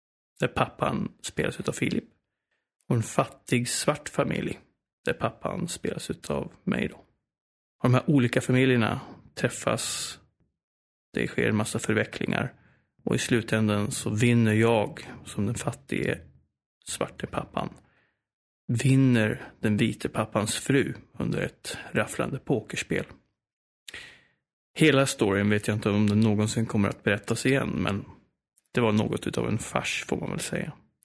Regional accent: Köping, Västmanland County, Sweden; now in Stockholm, Sweden; Nej, jag är uppvuxen i en liten, liten svensk stad, Köping.

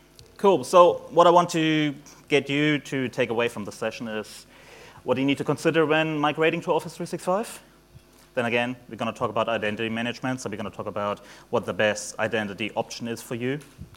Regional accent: Germany; English is a second language; also born or lived in New Zealand; now in Australia; Germany, moved to New Zealand in 2005, then went to Asia, talked to the Asian people, and mixed up my accent a little bit, and now Australian, they just, do stuff with my accent I don't understand.

